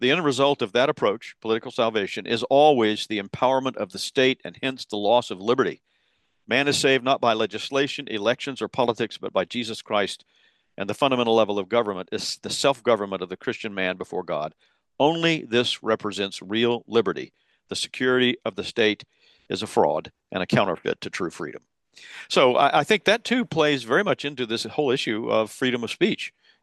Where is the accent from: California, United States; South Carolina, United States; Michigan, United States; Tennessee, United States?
South Carolina, United States; Columbia; a large church in my hometown in Columbia, South Carolina, some years ago.